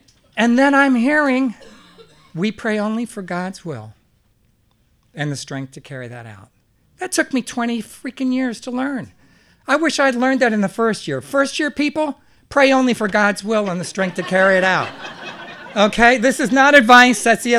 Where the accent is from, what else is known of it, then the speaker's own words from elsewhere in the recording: Deep South, United States; also born or lived in Pennsylvania; I was born in the North, and in first grade, my family moved me to the Deep South.